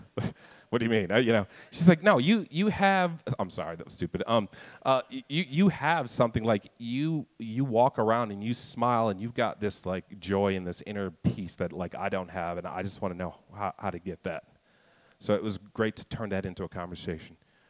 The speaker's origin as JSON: {"language": "English", "region": "Kansas", "country": "United States", "said": "I'm from Kansas. I live in Kansas City."}